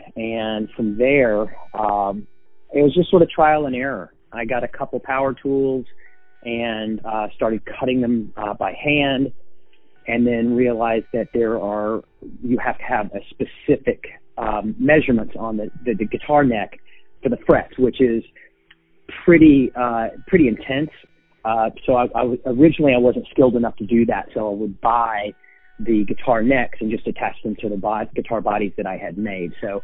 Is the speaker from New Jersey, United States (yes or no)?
no; North Carolina, United States; now in Los Angeles, United States; Well, I am originally from North Carolina. I moved to Los Angeles in 1998 to pursue music and guitar building.